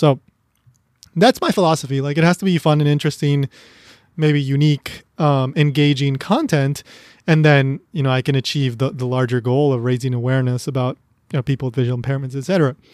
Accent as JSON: {"language": "English", "country": "United States", "lives_now": "Japan", "said": "So as an American who is earning dollars and has raised funds in dollars, well, obviously I'm very happy that my dollar is going to last a lot longer in Japan."}